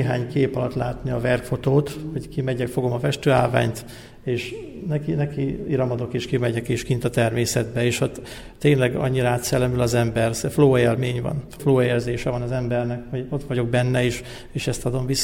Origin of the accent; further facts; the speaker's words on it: Szerencs, Borsod-Abaúj-Zemplén, Hungary; Szerencsén nőttem fel, és a gyerekkoromban is nagyon nagy kötődésem volt a környék vidékeihez